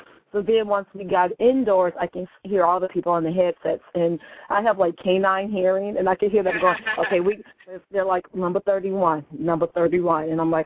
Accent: Chicago, Illinois, United States; I am from the Chi, 312.

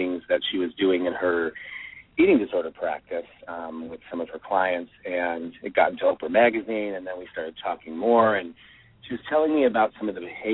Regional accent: Elmhurst, Illinois, United States; Maria and I grew up together back in Elmhurst, Illinois. We went to high school together.

